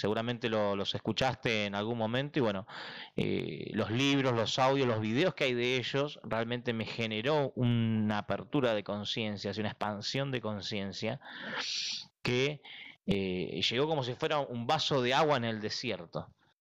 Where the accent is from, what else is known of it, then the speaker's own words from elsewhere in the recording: Argentina; ¿sí? Yo tengo 33 años, soy de Argentina